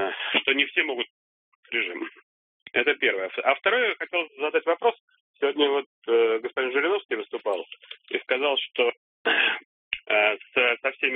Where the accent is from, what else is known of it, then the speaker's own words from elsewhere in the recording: Moscow, Russia; Я из Москвы.